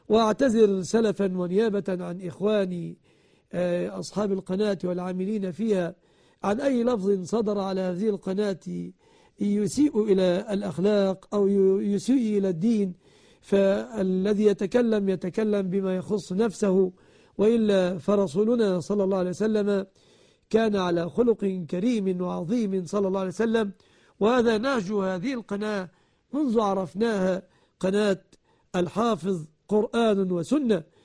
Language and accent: Arabic; Egypt; وأن يحفظ بلادنا مصر